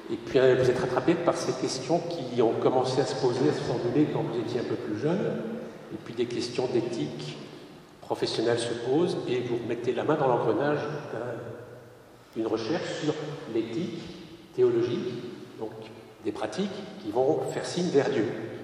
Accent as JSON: {"language": "French", "town": "Bergerac", "region": "Nouvelle-Aquitaine", "country": "France", "said": "je viens de Bergerac"}